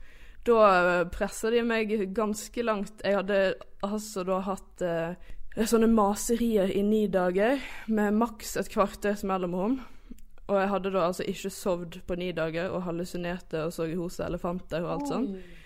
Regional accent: Førde, Vestland, Norway; now in Bergen, Norway; Jeg er 24 år gammel, og så er jeg originalt fra Førde, men jeg bor i Bergen.

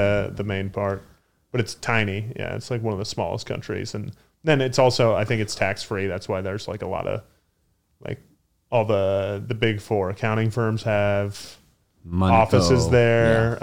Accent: Loveland, Colorado, United States; also born or lived in Boulder; I was in a, like a smaller school in my original home, in my hometown called Loveland, Colorado.

